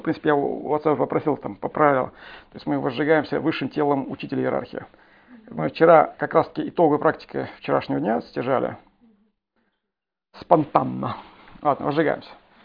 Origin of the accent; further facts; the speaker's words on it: Tatarstan, Russia; now in Naberezhnye Chelny, Russia; я сам из Анакаева, маленький поселок, там сколько там, ну 30 тысяч населения, переехал в Челны.